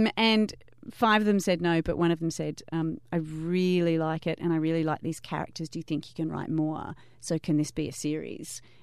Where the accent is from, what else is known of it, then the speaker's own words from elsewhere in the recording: Sydney, New South Wales, Australia; I was born in Western Sydney. I grew up in a regular house, regular backyard, you know, nothing special.